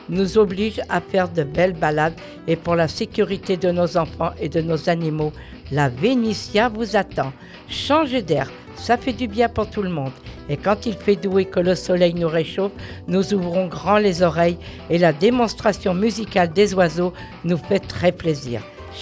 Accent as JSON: {"language": "French", "region": "Pays de la Loire", "country": "France", "tie": "born or raised there", "said": "Moi, je suis native des Pays de la Loire."}